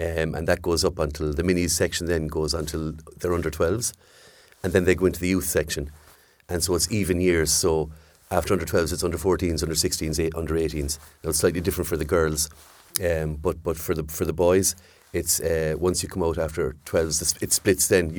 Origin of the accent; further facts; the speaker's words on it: Cobh, Munster, Ireland; now in Youghal, Ireland; I'm an East Cork man, but I'm from Cove originally, so a blow-in, as they say. I came down to Youghal a good few years ago